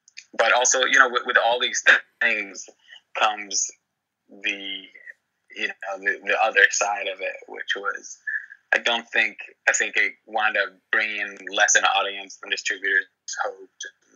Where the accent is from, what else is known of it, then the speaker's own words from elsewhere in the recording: New York City, New York, United States; I wound up writing for the home that I was raised in Lower Manhattan